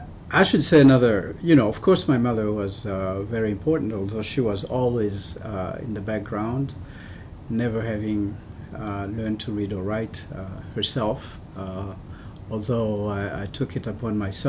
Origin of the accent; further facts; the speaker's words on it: Burundi; also born or lived in Uvira, Congo; Though I was born in Congo, in Uvira, in the city of Uvira, when I became conscious of things, we were in Burundi, we were living in Burundi, and my family lived there for quite some time.